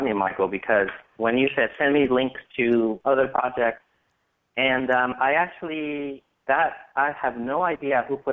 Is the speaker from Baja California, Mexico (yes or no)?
yes; Tijuana, Baja California, Mexico; it turns out all this is being done where I grew up in Tijuana